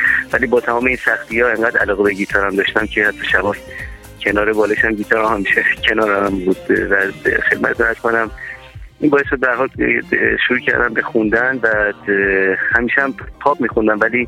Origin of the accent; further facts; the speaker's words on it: Iran; moved away; من حقیقتش راستش از وقتی که از ایران خارج شدم خیلی جای مختلف دنیا سعی کردم زندگی کنم